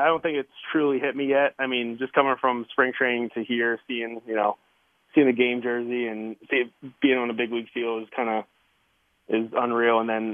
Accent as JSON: {"language": "English", "town": "Pittsburgh", "region": "Pennsylvania", "country": "United States", "tie": "born or raised there", "said": "I'm very fortunate to be in Pittsburgh and, have the opportunity to play for my hometown team."}